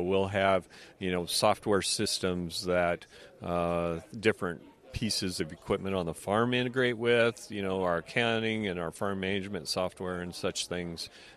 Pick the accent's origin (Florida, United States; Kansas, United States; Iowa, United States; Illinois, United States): Iowa, United States; we're from Western Iowa and grow corn and soybeans on our farming operation.